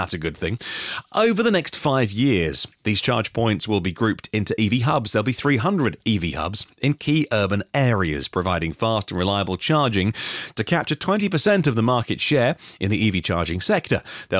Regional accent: East of England, United Kingdom; the east of England, my old stomping territory. I'm from Norfolk and Suffolk originally, the flatlands.

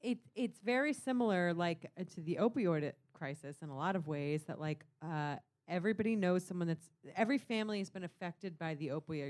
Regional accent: Ohio, United States; accent: Ohio; Yeah, he gets my Ohio accent really well.

